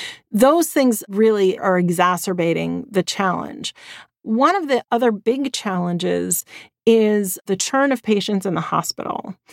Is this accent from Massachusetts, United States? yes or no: yes; Boston, Massachusetts, United States; And well, I'm from Boston, so everything's wicked here.